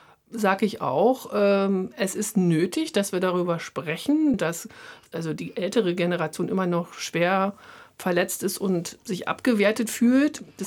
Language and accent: German; East Germany, Germany; für mich als Ostdeutsche eine Zumutung, ehrlich gesagt.